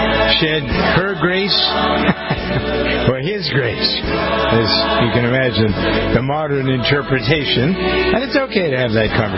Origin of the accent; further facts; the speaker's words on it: United States; I am an American farmer. I've been around cows all my life.